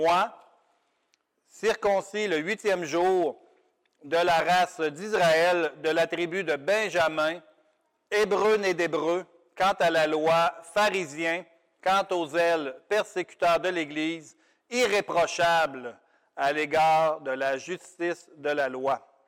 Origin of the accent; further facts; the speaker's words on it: Sainte-Marie, Quebec, Canada; je suis natif de Sainte-Marie. j'ai grandi ici, puis plusieurs d'entre vous me connaissaient depuis que je suis tout jeune